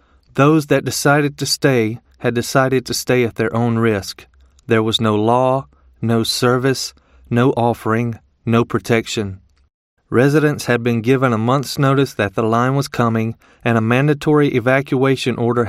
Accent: Mississippi, United States; I'm from South Mississippi. Have family there, have family and friends on the coast and in New Orleans.

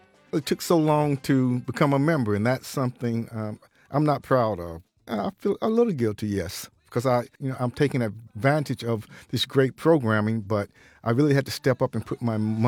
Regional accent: Fultondale, Alabama, United States; I'm from Fultondale, Alabama

